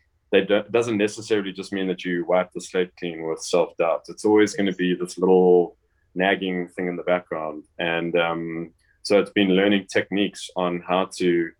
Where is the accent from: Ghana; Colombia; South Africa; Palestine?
South Africa; also born or lived in London; now in United States; I obviously was born and raised in South Africa. I've lived in London for a couple of years and I live in America with my wife, but I'm still passionate about South Africa.